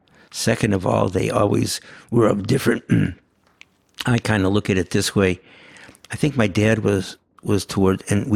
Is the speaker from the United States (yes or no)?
yes; St. Louis, Missouri, United States; We were definitely growing up in St. Louis, but it wasn't Ozzie and Harriet.